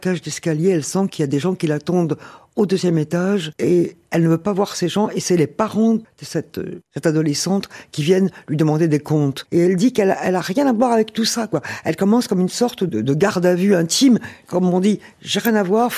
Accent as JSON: {"language": "French", "town": "Oran", "region": "Oran Province", "country": "Algeria", "tie": "born there", "moved": "yes", "said": "je suis née à Oran, j'ai connu donc l'exil"}